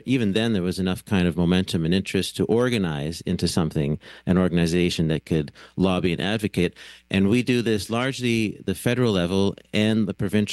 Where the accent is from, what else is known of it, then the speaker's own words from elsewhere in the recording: Ontario, Canada; also born or lived in Vancouver / Ottawa; I'm originally from Ontario. In 2009, I was living in Vancouver